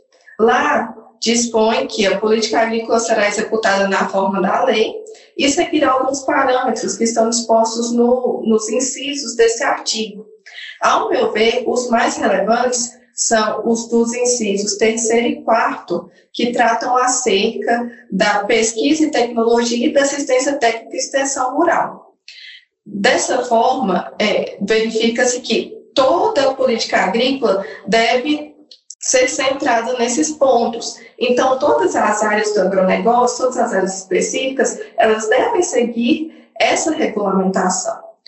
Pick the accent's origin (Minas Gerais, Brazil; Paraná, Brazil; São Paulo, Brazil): Minas Gerais, Brazil; Paracatu; now in Patos de Minas, Brazil; Eu sou de Paracatu.